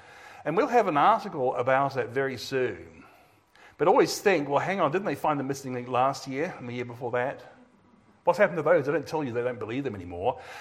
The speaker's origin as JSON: {"language": "English", "country": "New Zealand", "tie": "born or raised there", "also_born_or_lived": "Australia", "lives_now": "United States", "said": "I actually am a dual national, New Zealand and Australia. I was born in Australia, did my schooling in New Zealand, went back to Australia to work for Creation Ministries, but now I moved over here"}